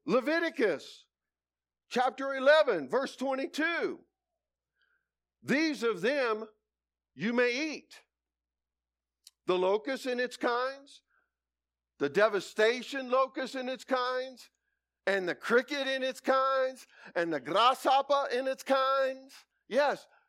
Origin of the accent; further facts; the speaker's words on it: Kansas, United States; I'm from Kansas, so I like grass and the occasional tree, all right? And I like it flat. I'm sorry, I like flat country, okay?